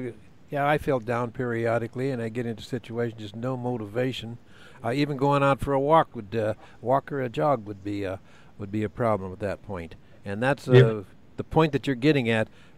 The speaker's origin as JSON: {"language": "English", "region": "Idaho", "country": "United States", "tie": "born or raised there", "said": "I was raised in North Idaho, a very rural area"}